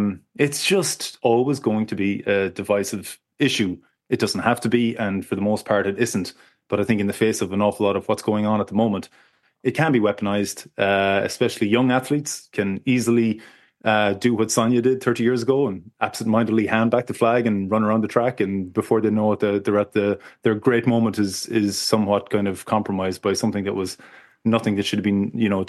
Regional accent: Ireland; we want to be as Irish as we are sometimes.

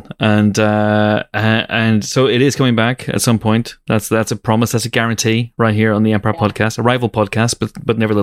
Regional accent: Banbridge, Northern Ireland, United Kingdom; I'm from Banbridge, which is kind of Game of Thrones country.

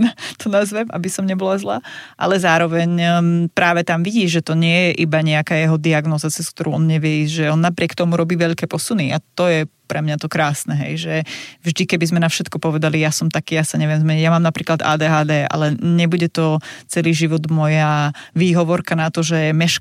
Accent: Prešov, Prešov Region, Slovakia; Ja som z Prešova, som v pohode

